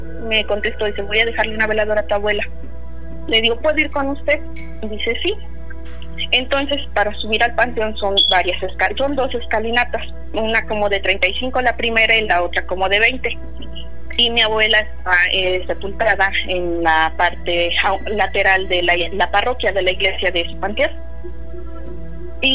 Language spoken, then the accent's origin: Spanish; Puebla, Mexico; now in Michigan, United States; De Puebla.